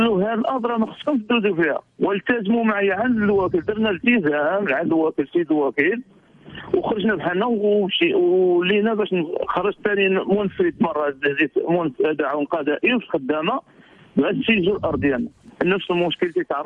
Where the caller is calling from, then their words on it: Spain; انا في اسبانيا انا في اسبانيا انا كنعيط من اسبانيا